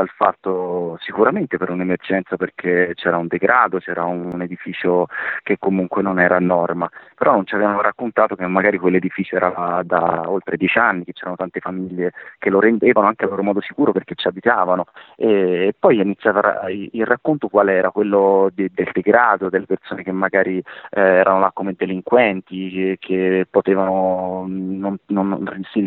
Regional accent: Tuscany, Italy; sono toscano. Se ci fate caso, tutti i toscani finiscono i propri cognomi

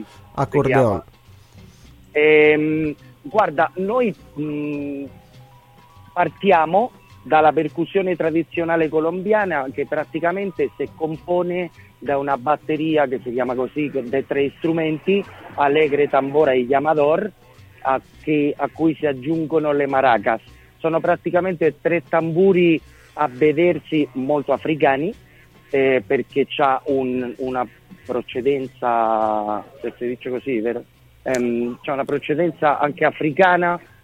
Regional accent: Spain; Italian is a second language; io sono spagnolo e da noi se fea, cioè se dice la fe

